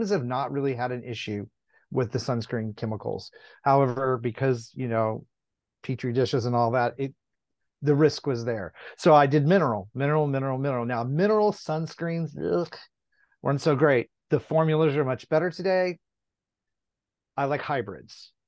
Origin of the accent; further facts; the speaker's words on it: Texas, United States; I grew up in Texas.